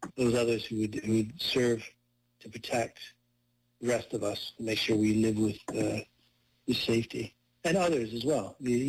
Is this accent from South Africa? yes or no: no; Canada; I was a Canadian, well, I am a Canadian, who went over to the British Armed Forces